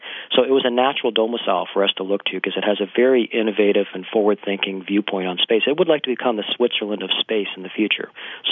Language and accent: English; Canada; I'm a Canadian, by the way.